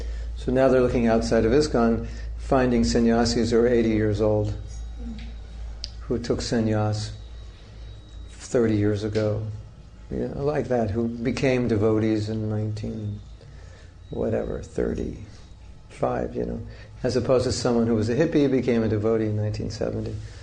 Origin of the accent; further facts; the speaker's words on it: United States; as an American, we know as an American